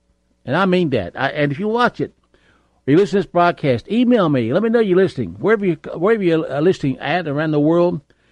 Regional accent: West Virginia, United States; folks, I'm just a hillbilly. I'm not much of a speaker by any means. I barely speak English because I come from West Virginia.

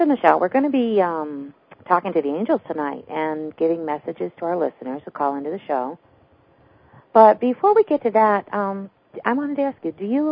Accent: Pennsylvania, United States; you also are going to be in my home state here in Pennsylvania

